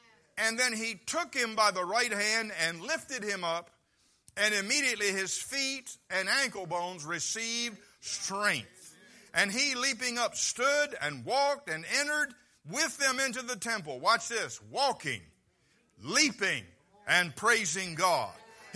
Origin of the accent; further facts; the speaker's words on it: Vienna, Maryland, United States; I was born and raised in Vienna, and so, you know, I didn't even know Salisbury existed